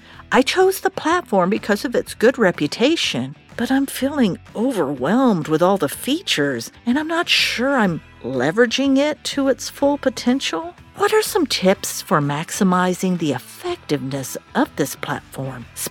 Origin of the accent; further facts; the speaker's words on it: Ottawa, Ontario, Canada; from Ottawa.